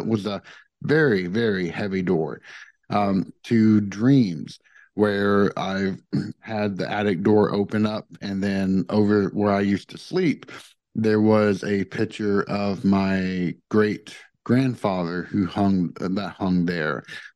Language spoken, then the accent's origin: English; Tennessee, United States; The other was the house I grew up in Tennessee. It's over 200 years old.